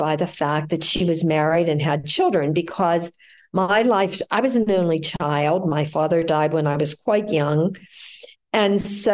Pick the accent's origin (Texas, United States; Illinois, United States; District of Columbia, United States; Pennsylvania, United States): Pennsylvania, United States; Pittsburgh; I grew up in Pittsburgh, on the east side of the city, in a little place that has become quite popular in Lawrenceville.